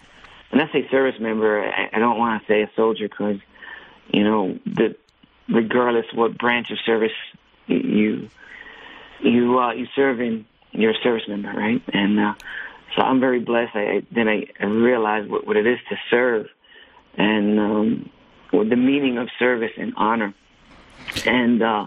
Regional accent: Puerto Rico; also born or lived in Hoboken / New York; Well, I was born in Hoboken, New Jersey, and lived a little bit in New York, a little bit in New Jersey. And then at the age of 12, my mom took me back to the island of Puerto Rico, where my mom and dad were from

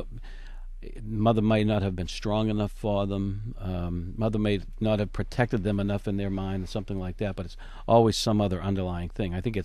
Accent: Boston, Massachusetts, United States; I grew up in Boston, the second oldest of four children

